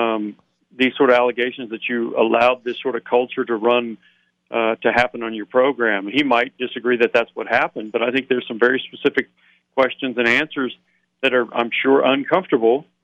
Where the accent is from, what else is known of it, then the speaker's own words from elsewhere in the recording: Little Rock, Arkansas, United States; I grew up in Little Rock, and so I was a football fan first